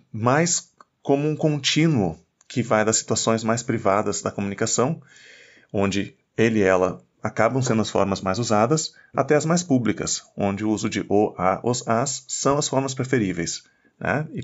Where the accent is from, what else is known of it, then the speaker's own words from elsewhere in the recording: Porto Alegre, Rio Grande do Sul, Brazil; accent: gaúcho; eu sou gaúcho, eu sou de Porto Alegre e foi lá que eu fiz minha graduação em letras e também o meu doutorado em linguística aplicada.